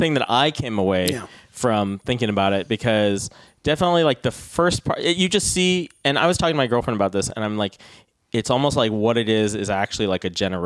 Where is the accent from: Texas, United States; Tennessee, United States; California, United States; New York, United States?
California, United States; I'm from the Bay Area.